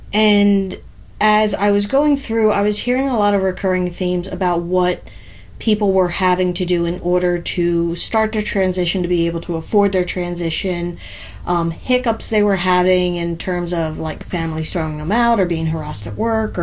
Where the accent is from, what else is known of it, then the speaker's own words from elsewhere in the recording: Philadelphia, Pennsylvania, United States; But I'm originally from Philadelphia. I'm an Army veteran currently living in Minnesota, northern Minnesota.